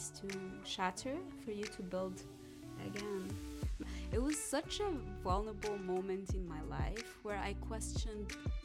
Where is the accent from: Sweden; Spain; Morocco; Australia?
Morocco; Casablanca, Casablanca-Settat; I'm 32. I'm from Morocco, Casablanca, to be precise.